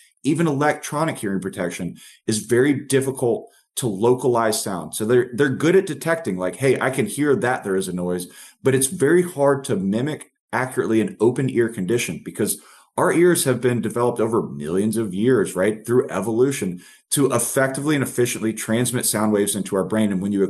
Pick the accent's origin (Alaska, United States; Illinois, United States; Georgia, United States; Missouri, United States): Georgia, United States; because my home state of Georgia, I wanted to be able to hunt and you couldn't do it.